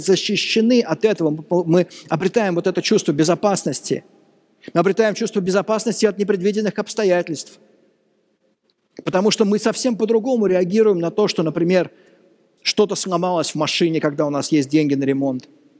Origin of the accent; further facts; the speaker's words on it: Moscow, Russia; мы, родившиеся, выросшие в Москве, получаем по наследству квартиры от дедушек, от бабушек